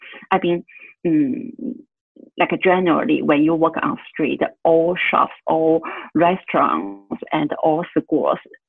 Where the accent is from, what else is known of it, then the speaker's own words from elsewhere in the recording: Taiwan; English is a second language; I'm from Taiwan